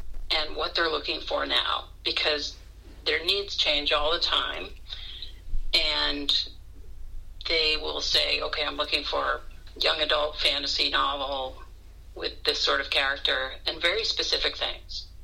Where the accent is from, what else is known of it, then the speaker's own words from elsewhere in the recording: Weston, Massachusetts, United States; which is, I grew up in Weston, but Newton, Mass.